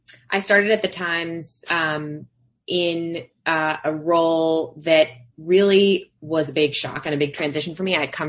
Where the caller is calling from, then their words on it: Brooklyn, New York, United States; I am joining from Brooklyn, from my home office, also known as my bedroom.